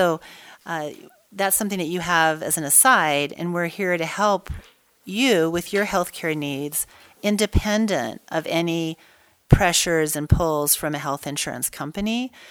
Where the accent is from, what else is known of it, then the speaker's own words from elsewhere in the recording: Idaho, United States; I grew up here in Idaho. So my dad was a professor at the University of Idaho, and I don't think there is a Forest Service road in Idaho that I haven't been on at some point with my family when I was growing up.